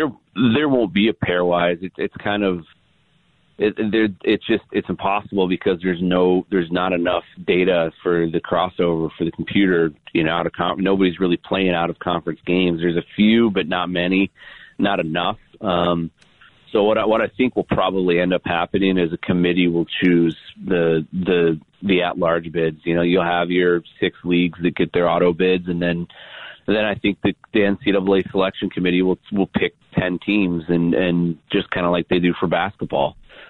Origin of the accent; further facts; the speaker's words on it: Indiana, United States; And, and then obviously I grew up in Indiana. I'm a huge Bobby Knight fan.